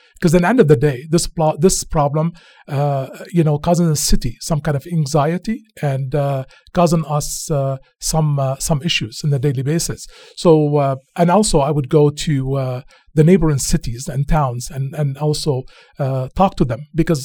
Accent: Beirut, Beirut Governorate, Lebanon; now in London, Canada; Believe it or not, I came from Lebanon. Beirut's safer than London, Ontario

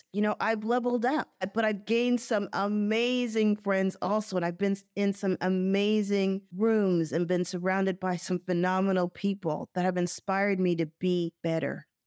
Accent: Canada; Growing up in Canada, I learned how to speak French.

